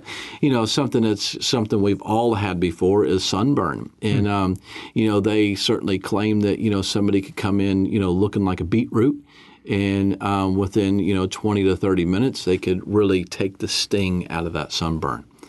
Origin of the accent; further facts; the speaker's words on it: Florida, United States; now in Canterbury, New Zealand; So I grew up in the States. I grew up in Florida.